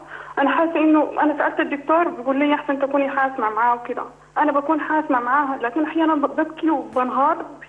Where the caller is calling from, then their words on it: Sudan; احنا في السودان.